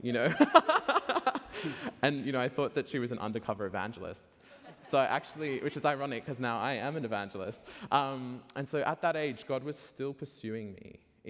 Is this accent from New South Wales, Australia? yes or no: yes; Sydney, New South Wales, Australia; I grew up in Sydney, Australia